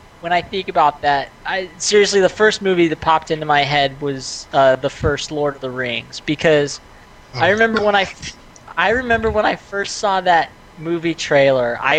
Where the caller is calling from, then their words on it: Burbank, California, United States; Burbank, California.